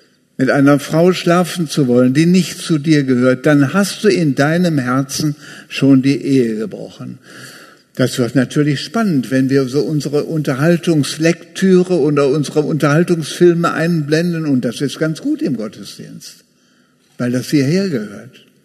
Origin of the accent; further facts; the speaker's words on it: Wuppertal, North Rhine-Westphalia, Germany; Ich bin ja groß geworden hier in Wuppertal, habe ich erzählt.